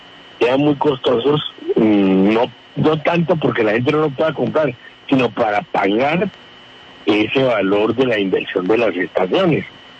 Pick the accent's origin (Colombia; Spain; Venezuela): Colombia; Bogotá; como bogotano de 69 años de estar aquí volteando por esta ciudad